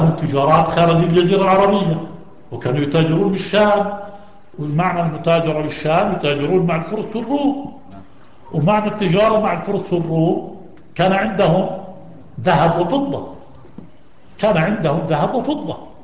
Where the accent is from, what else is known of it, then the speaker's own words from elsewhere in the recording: Jordan; العقبة العقبة من بلادنا العقبة